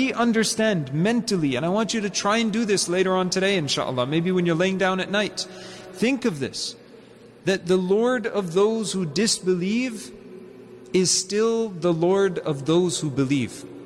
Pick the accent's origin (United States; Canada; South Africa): Canada; I'm Canadian. Get me out of here, right?